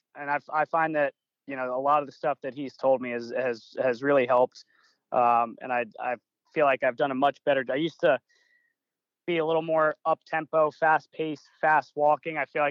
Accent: Maryland, United States; Obviously growing up in Maryland, I wouldn't even play golf in the winter.

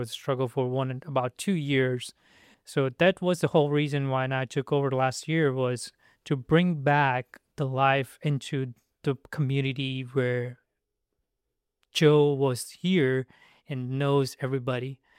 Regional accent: India; now in United States; I'm basically from India.

